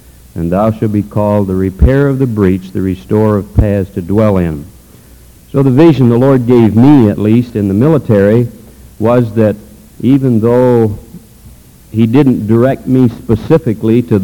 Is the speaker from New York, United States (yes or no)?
yes; New York, United States; Even though I was brought up in a Christian home, though, my father was pastor of a church up in upstate New York State